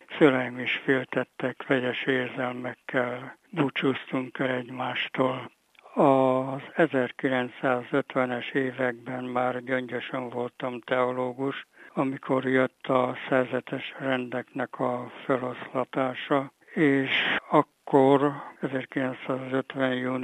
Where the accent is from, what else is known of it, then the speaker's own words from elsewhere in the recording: Jászboldogháza, Jász-Nagykun-Szolnok, Hungary; born there; Hát hosszú volt valóban az életem, már 84-et taposom. Én Boldogházán születtem, és ez a település nem volt önálló, a Jászberényi főtemplomhoz tartozott